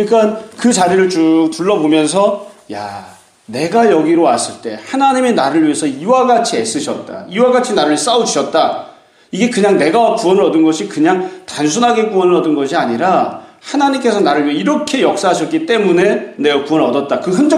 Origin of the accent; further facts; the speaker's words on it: Seoul, South Korea; also born or lived in Daegu; 저도 태어나긴 대구에서 태어났는데 반여울이라는 곳에서 태어났습니다. 태어나서 얼마 안 있다가 그냥 곧장 서울로 올라와서 대구가 고향인지 어딘지 알지도 못합니다.